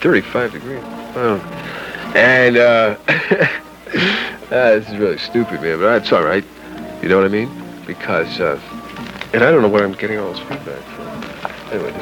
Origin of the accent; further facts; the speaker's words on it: Brooklyn, New York, United States; because I'm from Brooklyn, you know. I used to say, hey, toy, toy, and toy, what's happening, man?